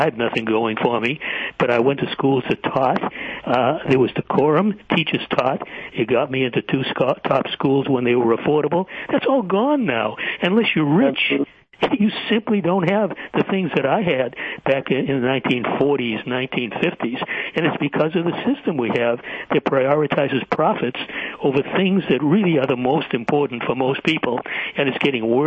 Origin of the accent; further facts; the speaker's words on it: Boston, Massachusetts, United States; moved away as an adult; now in Chicago, United States; I was born in Boston, born and bred, but I've lived here since the end of the 1960s. So Chicago very, very much is my home.